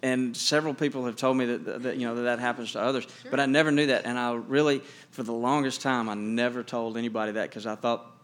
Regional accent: Montgomery, Alabama, United States; Well, I'm from Montgomery.

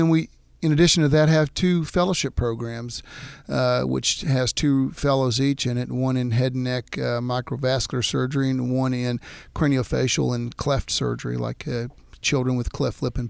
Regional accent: Dallas, Texas, United States; now in Shreveport, United States; my hometown is Dallas, but I've been here in Shreveport for about a quarter of a century now. I went to elementary school and high school, grade school, and college in the Dallas-Fort Worth area

